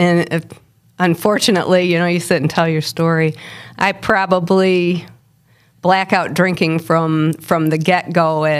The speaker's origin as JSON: {"language": "English", "town": "Montrose", "region": "Michigan", "country": "United States", "lives_now": "Byron, United States", "said": "Yeah, I'm originally from Michigan. I originated in Montrose, and now I live out in Byron."}